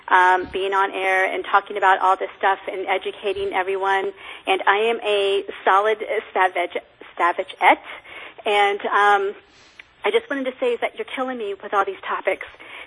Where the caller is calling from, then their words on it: Huntsville, Alabama, United States; I'm calling from Huntsville, Alabama, on WVNN.